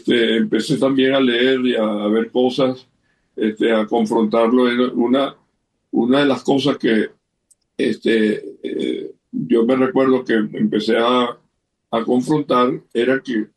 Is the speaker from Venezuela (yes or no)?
yes; Venezuela; Y cuando regresé a Venezuela, otra vez bullying, porque hablaba como español.